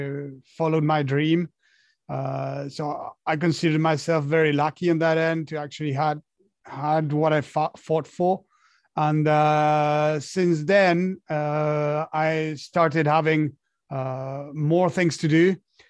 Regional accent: Argentina; English is a second language; I'm from Argentina, and my dream was to become a professional rugby player. At that time, there was no professional teams back home, so I knew that I had to fly over somewhere else to get it done.

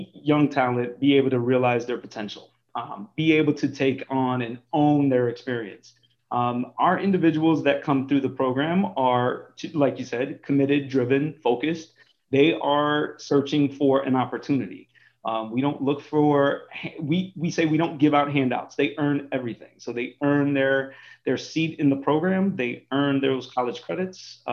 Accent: Bradenton, Florida, United States; just recently came back home to Tampa Bay. I grew up in Bradenton, Florida.

